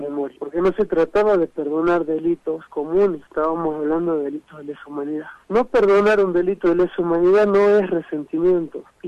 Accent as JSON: {"language": "Spanish", "country": "Argentina", "said": "En Argentina, vos sabés que yo vengo de Argentina"}